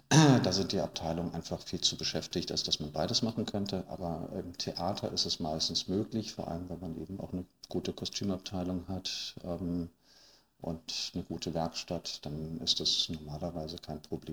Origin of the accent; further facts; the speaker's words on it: Hesse, Germany; now in Berlin, Germany; Frankfurt am Main, aus dem schönen Taunus.